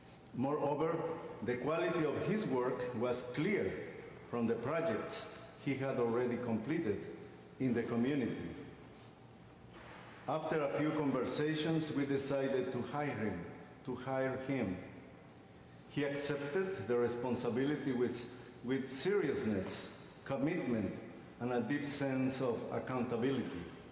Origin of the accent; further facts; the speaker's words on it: Guatemala; I am originally from Guatemala, and while we were living in Guatemala